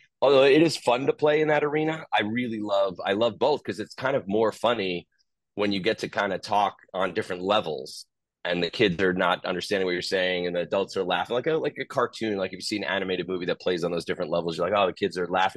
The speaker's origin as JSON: {"language": "English", "town": "Long Island", "region": "New York", "country": "United States", "tie": "born or raised there", "said": "I owe so much to like my hometown, Long Island, where I put myself through college by doing like birthday parties and communions and christenings."}